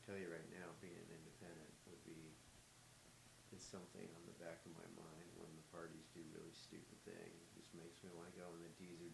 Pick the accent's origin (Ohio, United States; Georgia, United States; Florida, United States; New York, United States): Florida, United States; I mean, I'm from Florida.